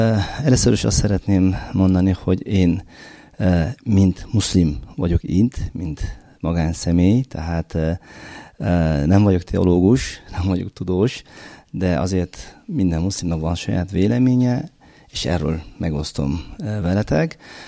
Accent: Uzbekistan; én Üzbegisztánból jöttem

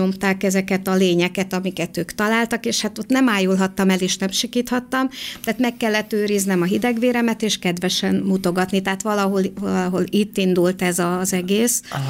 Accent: Great Hungarian Plain, Hungary; Hát el kell, hogy mondjam, hogy az Alföldön nőttem föl. Abban az időszakban voltam gyerek, nem ma, amikor az amerikai szövőlepke invázió volt.

